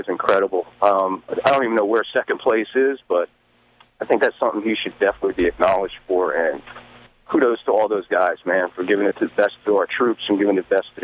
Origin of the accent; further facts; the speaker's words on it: Asbury Park, New Jersey, United States; I'm originally from Asbury Park.